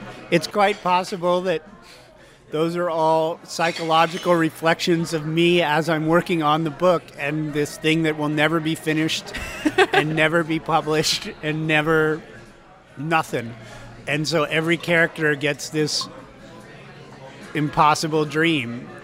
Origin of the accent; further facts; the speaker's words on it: Las Vegas, Nevada, United States; And when I was a kid growing up in Las Vegas, you literally looked on the streets for a brown Rolls Royce